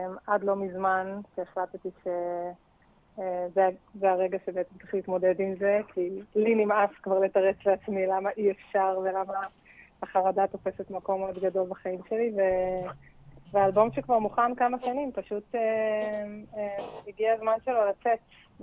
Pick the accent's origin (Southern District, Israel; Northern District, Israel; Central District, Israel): Central District, Israel; Kfar Yedidia; בעמק חפר, בכפר ידידיה, גדלנו בעצם.